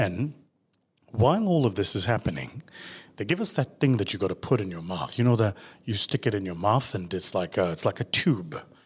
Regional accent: South Africa; first language Zulu; English is a second language; If I count it down in my native language, if I count it down in isiZulu, it's definitely going to work.

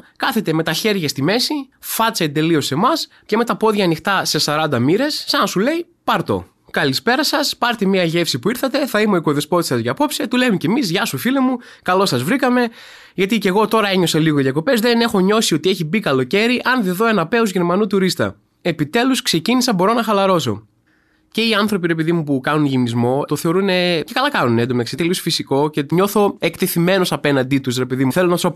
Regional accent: Athens, Attica, Greece; Μας κορόδιψε επειδή είμαστε από την Αθήνα.

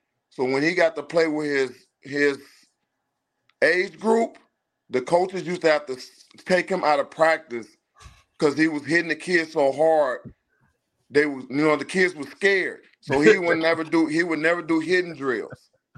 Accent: Chicago, Illinois, United States; now in Houston, United States; I mean, we're from Chicago, born and raised, but we live here in Houston.

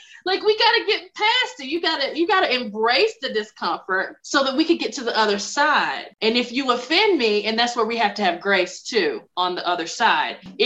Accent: the South, United States; accent: Southern twang; because I'm from the South. And I have worked since I'm now in public speaking. I think you can still hear it from time to time.

